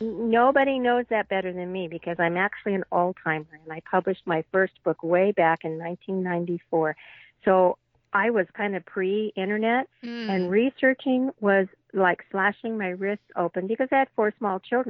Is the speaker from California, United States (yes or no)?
yes; California, United States; I grew up in California. I lived on the beach, but we spent our summers water skiing here in the Central Valley